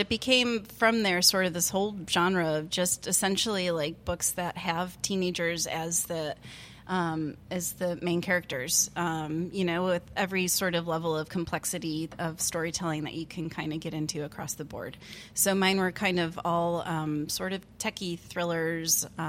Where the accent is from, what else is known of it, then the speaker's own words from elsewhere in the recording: Buffalo, New York, United States; now in New York City, United States; You know, I grew up in Buffalo, New York, happy.